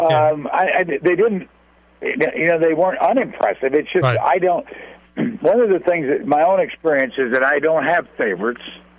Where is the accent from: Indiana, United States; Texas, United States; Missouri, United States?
Indiana, United States; I come from Indiana. I was in the service. I started here 53 years ago in this town.